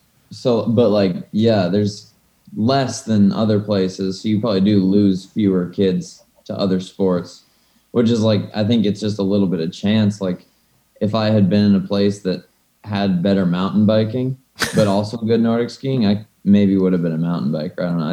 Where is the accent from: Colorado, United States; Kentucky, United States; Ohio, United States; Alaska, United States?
Alaska, United States; Anchorage; I'm an athlete on the U.S. cross-country ski team, and I'm from Anchorage, Alaska. I'm 20 years old.